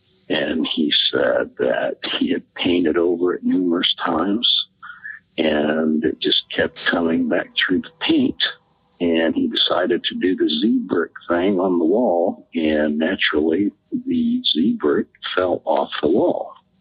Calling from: Ohio, United States; Hello, I'm calling from Ohio.

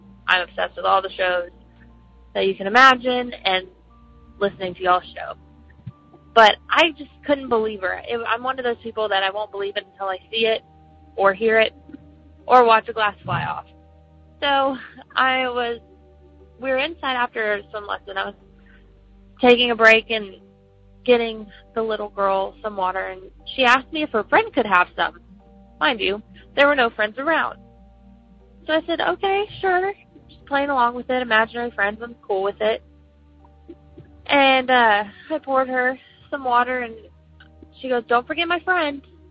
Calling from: Texas, United States; also born or lived in Lafayette, Louisiana

